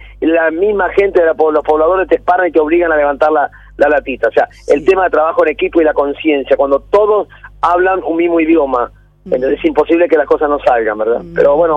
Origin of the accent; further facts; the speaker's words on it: Mar del Plata, Buenos Aires Province, Argentina; yo soy de Mar del Plata y no sé nadar?